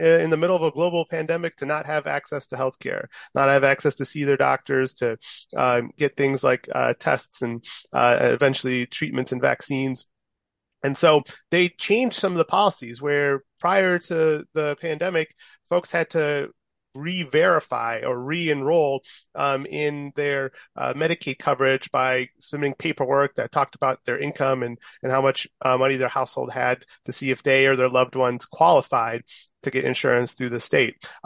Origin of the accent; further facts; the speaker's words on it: Minnesota, United States; now in Minneapolis, United States; And so I grew up in Minnesota, left for college, came back from medical school, and have lived in Minneapolis ever since.